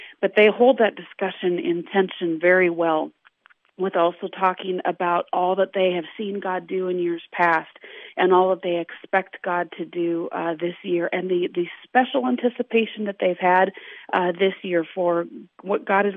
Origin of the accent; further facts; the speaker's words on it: South Dakota, United States; And that reminds me of all my years growing up in South Dakota. So while most people are complaining, it feels like home to me.